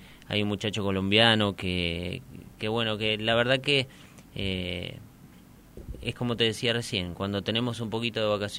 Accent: Argentina; Yo soy argentino.

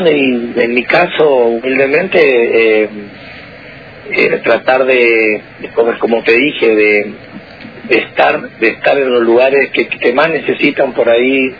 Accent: Puerto Rico, Misiones, Argentina; soy de Puerto Rico, profesor de Educación Física.

